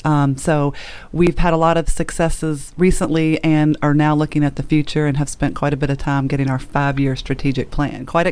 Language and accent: English; Bardstown, Kentucky, United States; And I grew up in Bardstown, which is even more bourbon.